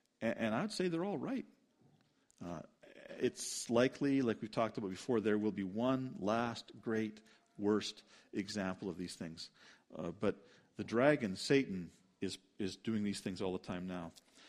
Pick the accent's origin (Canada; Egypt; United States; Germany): Canada; And I love the fact that I'm Canadian, but that is not my first citizenship.